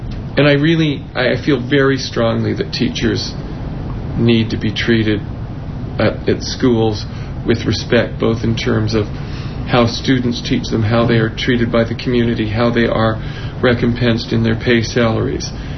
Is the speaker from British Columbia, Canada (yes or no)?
yes; Vancouver, British Columbia, Canada; also born or lived in Edmonton; But originally I grew up in Vancouver. Oh. Spent a lot of time in Edmonton doing my graduate work where it was minus 40 degrees.